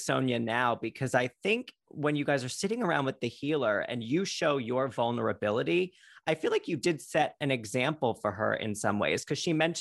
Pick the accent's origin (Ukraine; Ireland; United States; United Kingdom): Ireland; I mean, I am Irish, so I will say that much.